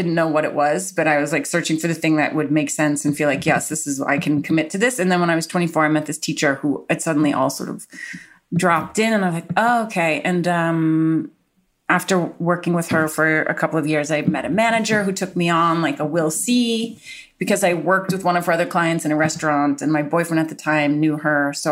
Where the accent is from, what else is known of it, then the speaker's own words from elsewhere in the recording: Massachusetts, United States; I grew up outside of Boston.